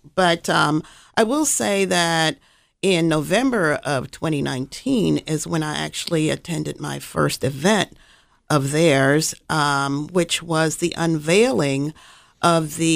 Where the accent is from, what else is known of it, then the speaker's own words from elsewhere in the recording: Baltimore, Maryland, United States; I grew up in Baltimore and never learned that history of those two women